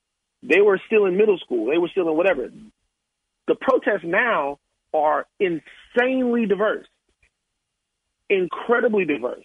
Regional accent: Louisiana, United States; it's personally hurtful because I'm from South Louisiana, and I was there in New Orleans when we won the Super Bowl.

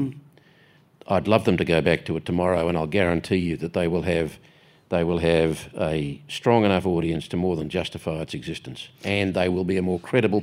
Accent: Australia; I am Australian. In my heart, in my head, I am Australian.

